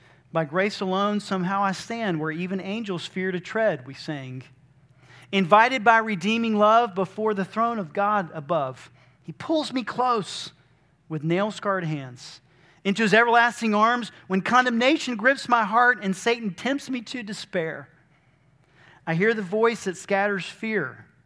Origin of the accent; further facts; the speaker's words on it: Albany, Georgia, United States; born there; since June 7th of 1976, when I was born in Phoebe Putney Hospital in Albany, Georgia